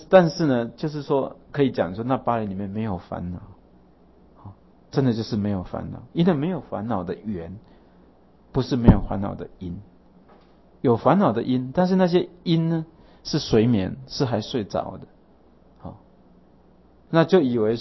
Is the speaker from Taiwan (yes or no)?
yes; Taiwan; 我跟他说不是，我是台湾人